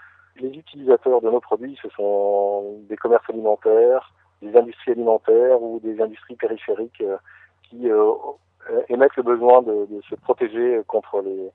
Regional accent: Pays de la Loire, France; j'ai cru bon de revenir dans ma région d'origine et puis de contribuer modestement au développement de cette région.

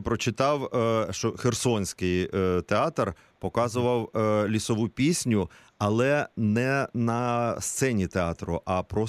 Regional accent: Mykolaiv, Mykolaiv Oblast, Ukraine; тому що Миколаїв – це моє рідне місто.

